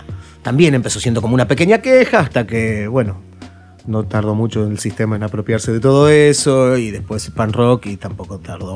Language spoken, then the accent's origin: Spanish; Rosario, Santa Fe, Argentina; also born or lived in San Martín, Buenos Aires; En realidad no soy rosarino, pero siempre tuve el sello de rosarino.